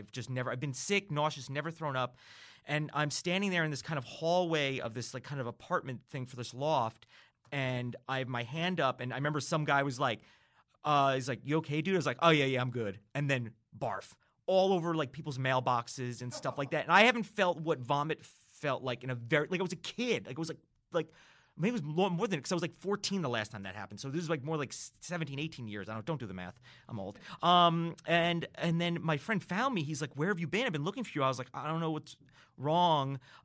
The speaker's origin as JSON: {"language": "English", "region": "New York", "country": "United States", "also_born_or_lived": "New Jersey", "lives_now": "California, United States", "said": "I'm from New York, like northern New Jersey, and then upstate New York about an hour around New York City."}